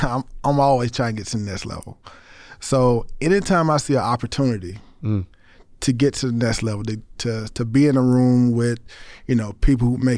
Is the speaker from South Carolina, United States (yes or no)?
yes; Greenwood, South Carolina, United States; I'm from Greenwood, South Carolina, a small area.